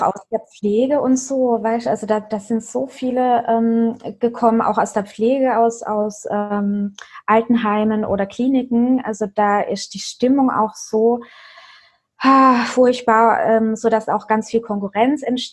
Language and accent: German; Baden-Württemberg, Germany; bei uns in der Gegend, also ich komme ja aus dem Schwarzwald, also Süddeutschland